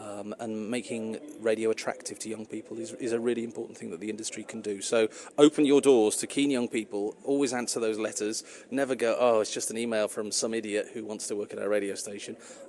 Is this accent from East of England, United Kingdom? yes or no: no; Liverpool, North West England, United Kingdom; You know, I grew up in Liverpool